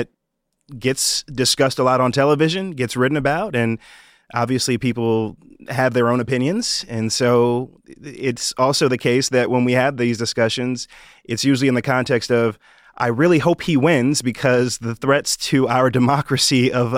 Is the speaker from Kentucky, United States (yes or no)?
no; New York, United States; now tens of billions of dollars are coming to my home state of New York.